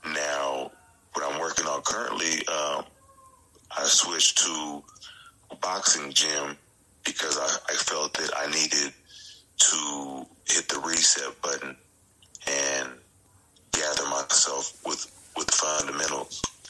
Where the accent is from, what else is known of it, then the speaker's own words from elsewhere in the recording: California, United States; But, yeah, I'm originally from the Bay Area, but I've been out in Fight Town, USA, New Mexico for a while.